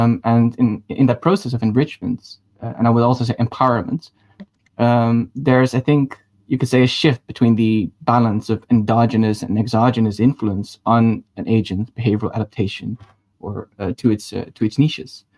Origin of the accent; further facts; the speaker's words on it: Netherlands; I'm from Holland and used to work on active inference in London